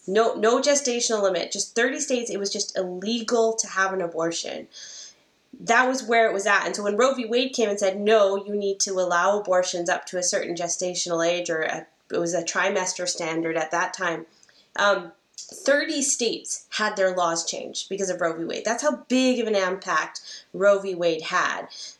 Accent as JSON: {"language": "English", "country": "Canada", "said": "I'm a Canadian lawyer. I'm not an American lawyer."}